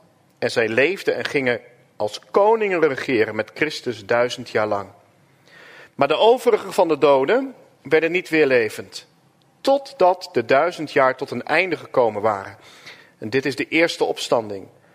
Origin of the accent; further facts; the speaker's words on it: Ermelo, Gelderland, Netherlands; En ik kom van oorsprong uit Ermelo. En daar ben ik opgegroeid in de hervormde kerk. En daar ben ik op een gegeven moment in 2010 weggegaan.